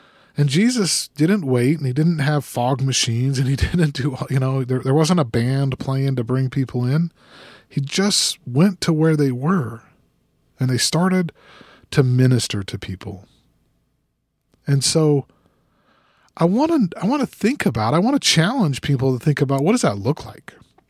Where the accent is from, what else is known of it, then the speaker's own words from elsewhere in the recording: Salt Lake City, Utah, United States; I grew up in Salt Lake City, Utah, and at that time it was 80% Mormons.